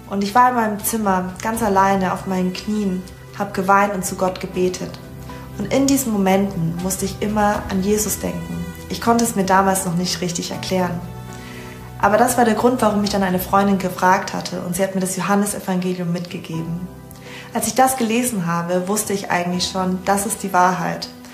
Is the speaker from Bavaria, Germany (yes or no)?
yes; Nuremberg, Bavaria, Germany; moved away as an adult; ich bin 28 Jahre alt und gehe seit Mitte 2024 in die Ecclesia Church in Erlangen. Mit circa 19 Jahren bin ich damals von Nürnberg nach Hamburg gezogen